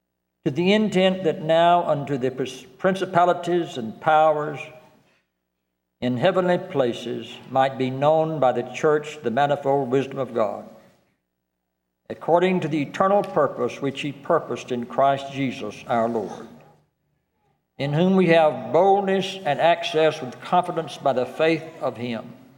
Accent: Opelika, Alabama, United States; now in Chattanooga, United States; I grew up in Opelika, Alabama, the last city before you get to the Eastern zone. Now I have lived and worked in the Chattanooga area, the last city before you get to the Central zone.

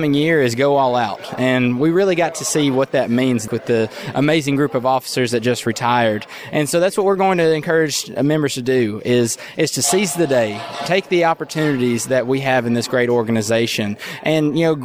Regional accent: Tennessee, United States; I'm from Coffee County, Tennessee, in the Beech Grove community, and we have a herd of registered Black Angus beef cattle on 235 acres.

